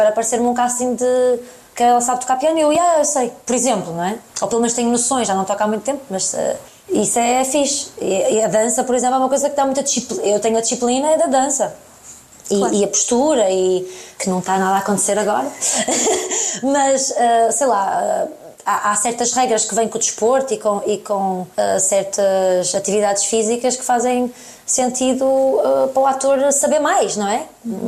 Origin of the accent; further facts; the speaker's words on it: Póvoa de Varzim, Porto, Portugal; muitas delas vêm da Póvoa e de ser de onde eu cresci, e amigas mesmo de quando eu tinha 5 anos